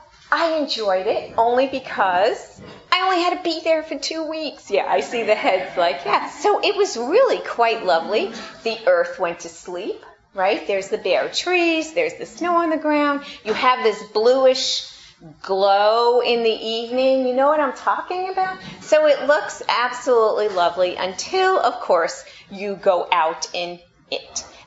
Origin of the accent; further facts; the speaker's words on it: New York, United States; Now, I'm from New York, so my first question was, who is Sue Gopher, and what is this game about?